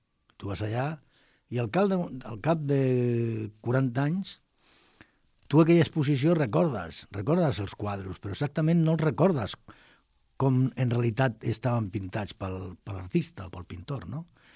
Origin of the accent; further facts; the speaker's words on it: Arbuniel, Andalusia, Spain; born there; que en realitat Cimbra és Arboniel, el poble on jo vaig néixer